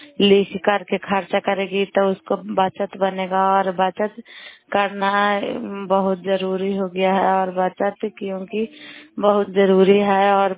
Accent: Bihar, India; नालंदा जिला कराय ब्लॉक की निवासी हूँ।

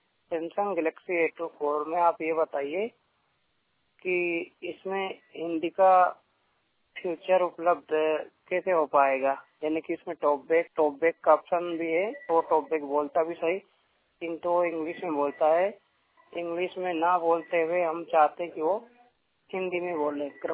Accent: Biaora, Madhya Pradesh, India; ग्राम पंचायत खजुरिया तहसील ब्यावरा जिला अजगढ़ मध्य प्रदेश का निवासी हूँ।

